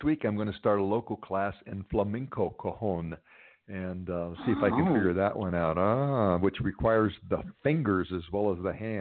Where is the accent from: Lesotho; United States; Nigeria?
United States; Los Angeles, California; You know, I grew up in Los Angeles and went to high school and grammar school there